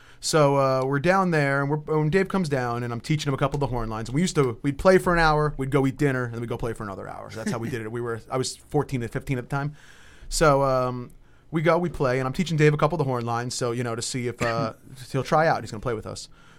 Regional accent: Plainview, New York, United States; I'm from Plainview. These guys are from Levittown.

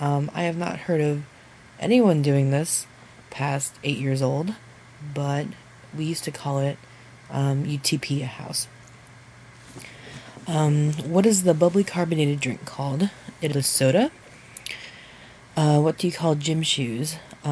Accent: Merrick, New York, United States; I'm from Merrick, New York, which is on Long Island. That's where I grew up from the time I was 4 months old when I was adopted until pretty much most of my childhood, actually.

